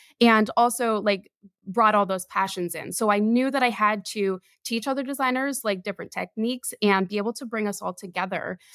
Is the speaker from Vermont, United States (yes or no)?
yes; Vermont, United States; So growing up in Vermont, I actually didn't know any interior designers. There was nobody there to, you know, say, here's a profession that you could pursue.